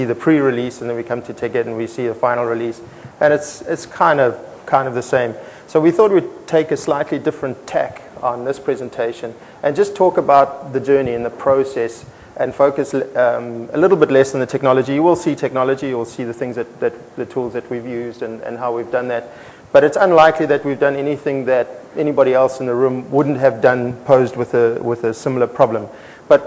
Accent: Browns Bay, Auckland, New Zealand; accent: Browns Bay; yes, my accent is, in fact, Browns Bay.

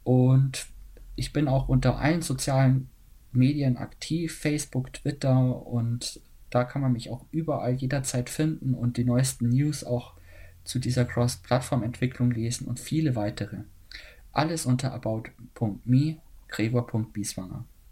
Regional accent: Ingolstadt, Bavaria, Germany; Ich komme aus Ingolstadt.

